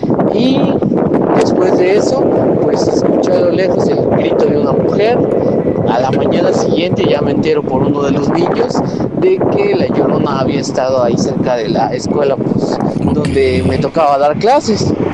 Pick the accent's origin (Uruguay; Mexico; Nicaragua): Mexico; La Trinitaria, Chiapas; Yo soy de acá de Chiapas, de la Trinitaria Chiapas.